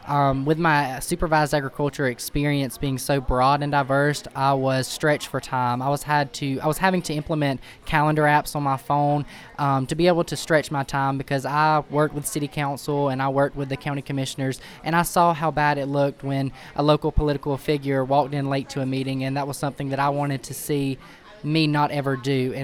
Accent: Nashville, Georgia, United States; I'm from Nashville, Georgia

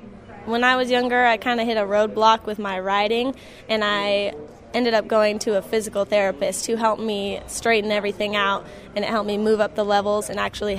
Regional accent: Sequim, Washington, United States; I was born and raised in Squim, Washington, and I've spent my whole life on a small farm raising horses and cattle

